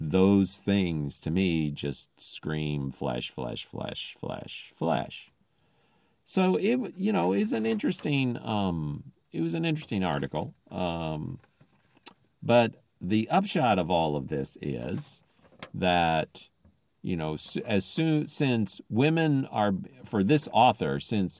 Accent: Philippines; English is a second language; now in United States; I don't think it should be illegal for a woman to go topless because I grew up in the Philippines, so I don't care.

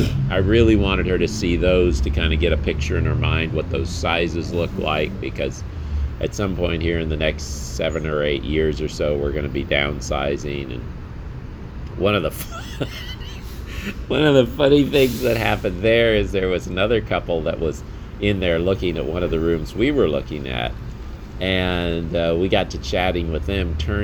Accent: Manila, Metro Manila, Philippines; because I grew up in the Philippines in Manila

